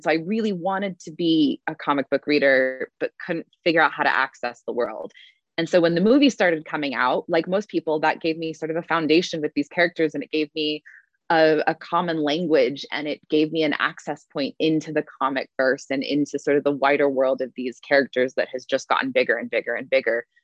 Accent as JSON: {"language": "English", "town": "Salt Lake City", "region": "Utah", "country": "United States", "tie": "born or raised there", "said": "I grew up in Salt Lake City, Utah."}